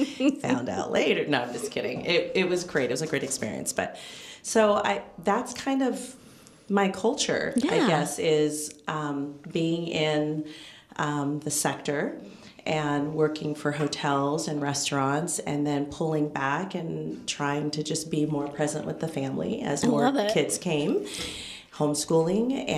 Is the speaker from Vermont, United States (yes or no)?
no; Fairfield, California, United States; now in Napa, United States; when I came here to Napa, I'm originally from Fairfield.